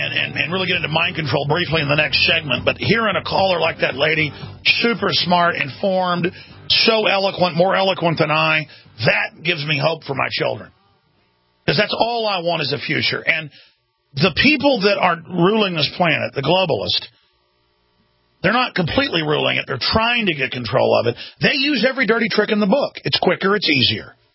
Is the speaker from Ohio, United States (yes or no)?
no; Dallas, Texas, United States; my growing up in Dallas was so epic, it just the average person won't believe it.